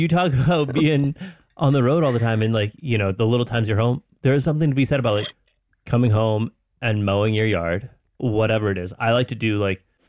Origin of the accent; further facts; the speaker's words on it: Maine, United States; because Maine is pretty rural. Put it this way, I grew up in a city, but there was 10,000 people in my hometown, but I was like a city boy.